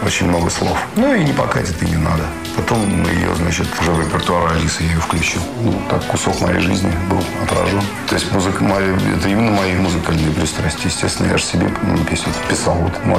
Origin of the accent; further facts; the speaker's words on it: Moscow, Russia; Я просто родился на Тверской нынешней. Соответственно, до 69-го года мы там прожили в коммуналке. Потом нашу коммуналку расселили, и я переехал в ДНХ.